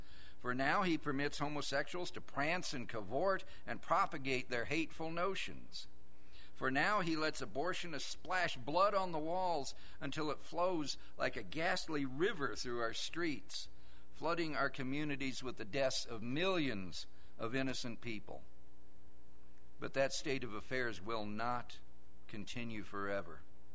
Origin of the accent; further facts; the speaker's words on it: United States; But yes, I'm an American. I love this country.